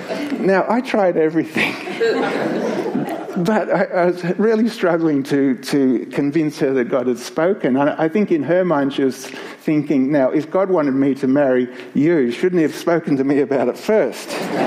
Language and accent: English; Myrtleford, Victoria, Australia; in my childhood growing up in Myrtleford